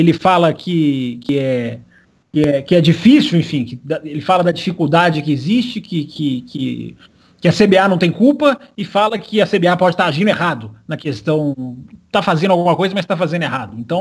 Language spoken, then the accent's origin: Portuguese; Brazil; porque somos brasileiros, repito, embora sejamos.